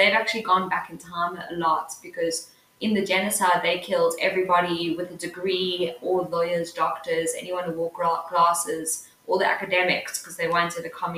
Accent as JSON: {"language": "English", "country": "South Africa", "tie": "born or raised there", "said": "I grew up in South Africa in a community where everyone kind of grew up, got a job, got married, had kids and died."}